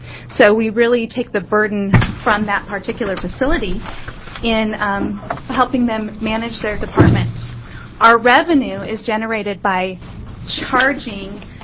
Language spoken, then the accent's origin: English; Bend, Oregon, United States; I'm from Bend, and I'm representing DBS Health Information.